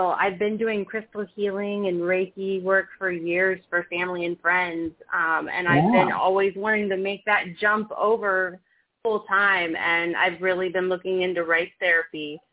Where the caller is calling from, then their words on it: Ohio, United States; I'm calling from Ohio.